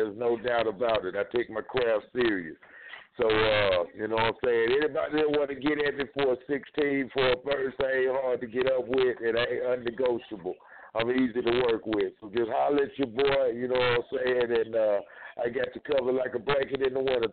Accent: Jackson, Mississippi, United States; from out of here in Jackson, Mississippi, one of my homeboys from my hometown.

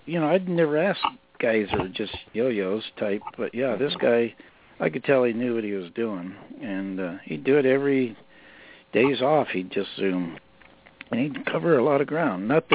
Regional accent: Iowa, United States; We're from Flatlands of Iowa, both of us were.

